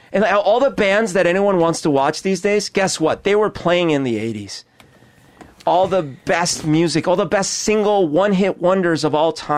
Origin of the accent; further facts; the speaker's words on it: Bogotá, Bogotá Capital District, Colombia; First of all, I grew up in Bogota. It's a big city. There's no camping.